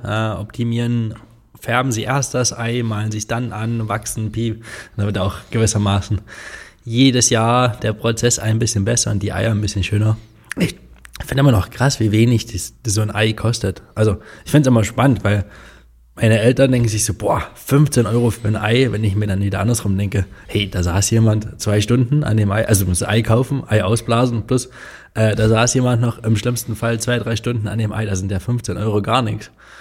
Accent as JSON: {"language": "German", "region": "Lusatia", "country": "Germany", "said": "bei uns im Sorbischen ist es nicht ganz so actionreich, aber wir haben super viele Touristen bei uns in der Lausitz."}